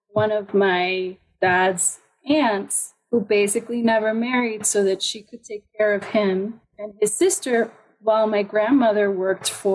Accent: Miami, Florida, United States; also born or lived in Puerto Rico; my dad got transferred to Miami. So I was born in Puerto Rico, and that's where all my family still is. But I grew up, like, school in Miami. But we went back and forth a lot.

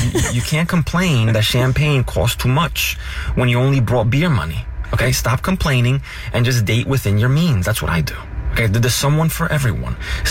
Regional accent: New Jersey, United States; I grew up with them. These are my people. But I'm from Jersey. I'm not from Monte Carlo, and that's okay.

